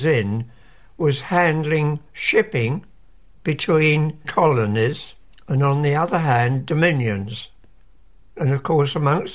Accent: Bromley, London, United Kingdom; I was born in Bromley, Kent, in 1927. I lived there for the first 30 years of my life.

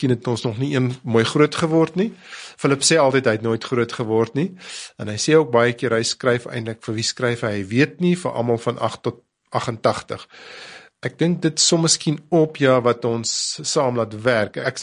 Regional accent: Warmbad, Limpopo, South Africa; Ek kom uit die Noord-Transvaal uit, Warmbad, daar het ek groot geword. Settlers om presies te wees op die Springbokvlakte. So ek dink die Bosveld sal altyd na my hart lê.

